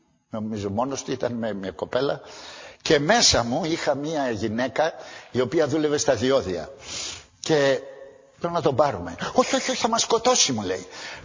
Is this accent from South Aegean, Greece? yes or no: yes; Santorini, South Aegean, Greece; Μια άλλη φορά γύριζα από το χωριό μου, από τη Σαντορίνη